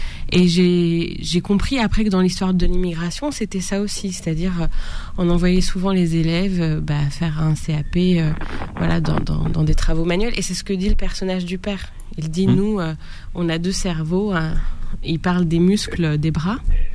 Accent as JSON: {"language": "French", "country": "Algeria", "said": "Mais c'est vrai qu'en tant qu'Algérienne"}